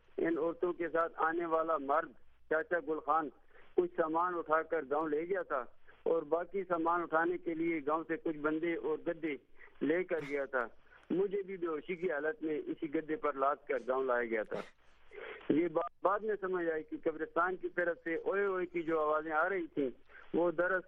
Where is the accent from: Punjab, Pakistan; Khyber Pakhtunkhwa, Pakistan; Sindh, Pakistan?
Punjab, Pakistan; Hazro; ہمارا گاؤں راول پنڈی سے مغرب کی جانب تقریباً 100 کلومیٹر کے فاصلے پر ضلع اٹک کی تحصیل ازرو میں واقع ہے. اس وقت میری عمر تقریباً 15 سال کی ہوگی.